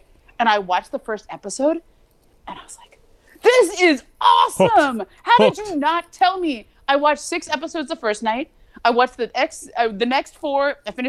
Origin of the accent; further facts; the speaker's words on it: San Fernando Valley, California, United States; It is set in my hometown. Like, I have never felt pride before about being from 818 like I do when I watch Karate Kid and when I watch Cobra Kai